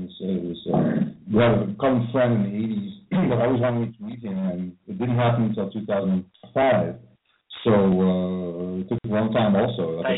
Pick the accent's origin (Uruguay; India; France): France; English is a second language; also born or lived in United States; now in Denmark; I'm French. I live in the States when I was a kid, so this explains my horrible accent. And I write both in French and English.